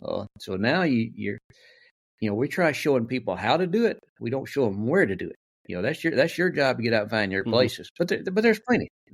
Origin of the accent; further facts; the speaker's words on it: Mississippi, United States; Well, like I said, I'm from Mississippi. I'm North Central Mississippi. I'm 57 years old, pretty much been retired 4 years now